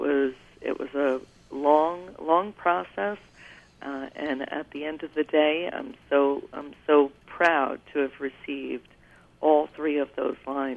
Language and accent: English; New York, United States; me being born and raised in Dutchess County, it was natural for me to want to run for this particular seat, because I'm raising my family here.